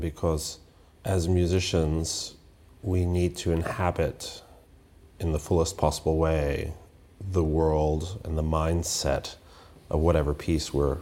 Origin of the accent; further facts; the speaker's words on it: United States; And, you know, I'm an American musician, but I perform a lot of German music.